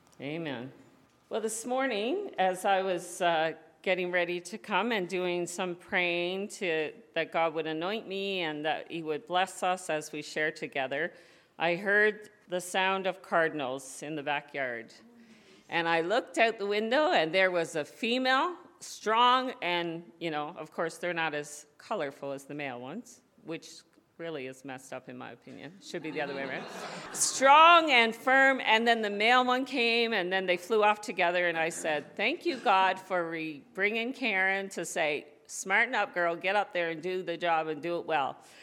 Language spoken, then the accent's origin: English; Newfoundland and Labrador, Canada; I'm from Newfoundland originally.